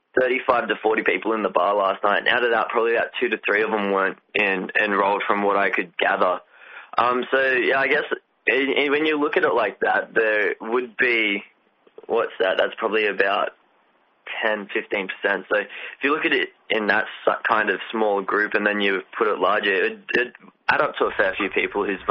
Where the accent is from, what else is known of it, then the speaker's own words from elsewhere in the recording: Singleton, New South Wales, Australia; Like I come from Singleton